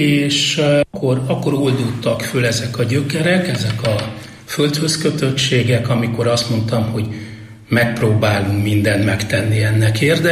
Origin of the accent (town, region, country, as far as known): Hungary